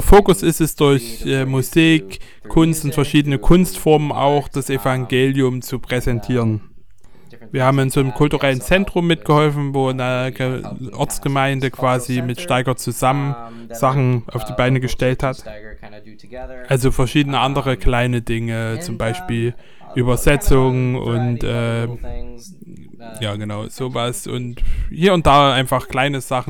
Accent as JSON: {"language": "German", "region": "Minnesota", "country": "United States", "tie": "born or raised there", "second_language": "German", "moved": "as an adult", "said": "Also ich komme aus Minnesota und ich bin hierher gezogen wegen Eunika."}